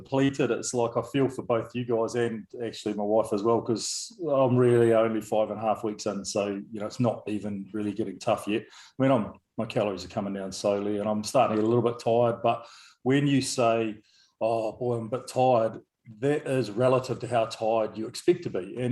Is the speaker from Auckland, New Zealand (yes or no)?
no; Dunedin, Otago, New Zealand; weeks to get ready for Dunedin and then, you know, holding it over for another 6 weeks. So I was being my hometown show